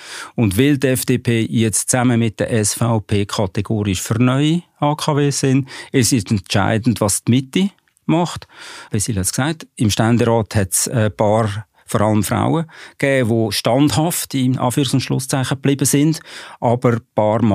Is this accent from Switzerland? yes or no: yes; Aargau, Switzerland; Das kann ich als Aargauer auch sagen.